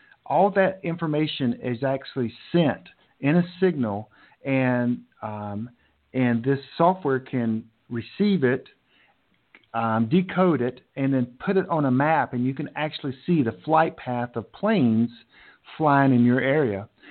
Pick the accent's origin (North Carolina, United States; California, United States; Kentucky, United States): North Carolina, United States; Charlotte; Just this week, President Trump was in my hometown, Charlotte